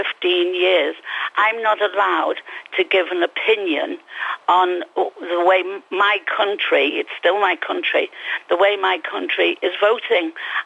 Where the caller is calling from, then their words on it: Valencian Community, Spain; Good morning. … from the Costa Blanca.